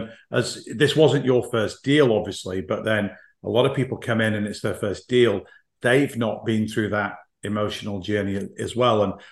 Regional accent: United Kingdom; I'm a Brit

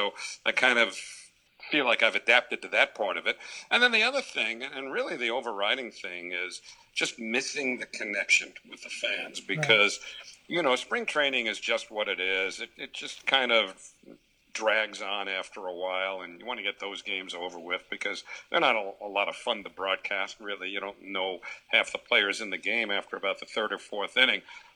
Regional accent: Bayside, New York, United States; also born or lived in Brooklyn / Bronx; and then settled in Bayside, Queens when I was 8. And so I consider Bayside very much to have been my hometown. Brooklyn and the Bronx were a bit of a blur.

